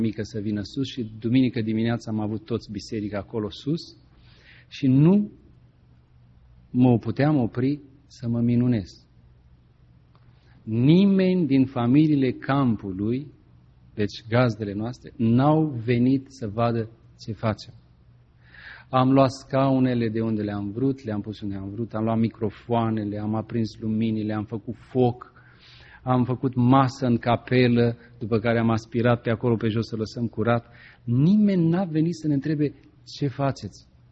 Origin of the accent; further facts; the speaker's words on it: Romania; now in Los Angeles, United States; Noi am zis, din Los Angeles. Dar prima dată am venit din Europa, din România.